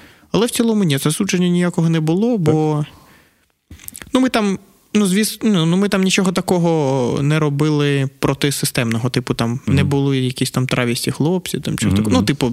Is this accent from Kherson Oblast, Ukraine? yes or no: yes; Kakhovka, Kherson Oblast, Ukraine; Так, да, я з Каховки, так.